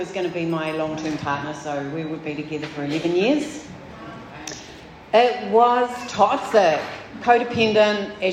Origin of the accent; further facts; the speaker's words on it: Ruawai, Northland, New Zealand; also born or lived in Auckland; I was born in Auckland, grew up in Ruawai, go Ruawai. Good family, not brought up in church.